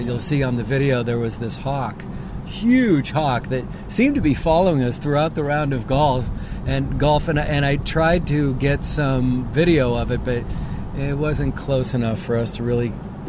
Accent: California, United States; Knowing my feelings about eco-friendly balls and being a Californian that likes the eco-friendly stuff

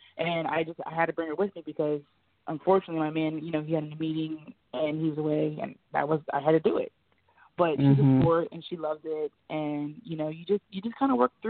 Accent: Ohio, United States; because I'm from Ohio, so you know LeBron's from Ohio.

